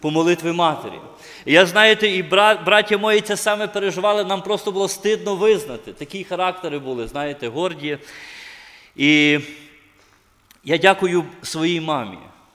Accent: Lviv Oblast, Ukraine; now in Lubny, Ukraine; Сам я з Львівщини, трудимося з дружиною на Полтавщині, таке є місто Лубни, може ви чули. Ми вже там місіонерами 6 років з дружиною поїхали з Львівщини і трудимося там.

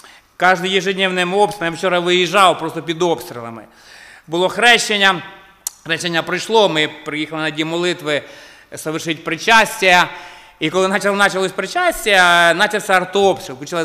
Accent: Nikopol, Dnipropetrovsk Oblast, Ukraine; Я вже казав, я ваш брат, я з Нікополя.

